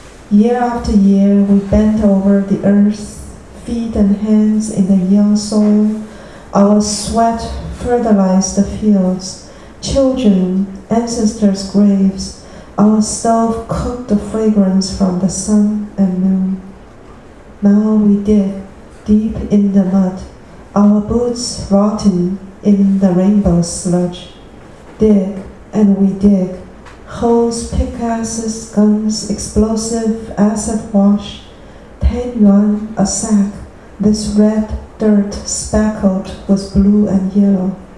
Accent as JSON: {"language": "English", "country": "China", "also_born_or_lived": "New York", "moved": "as an adult", "lives_now": "Falcon Heights, United States", "said": "I'm from China, by the way. And I lived in New York for 30 years and been here since 1998. Now, this is the longest place I've ever lived."}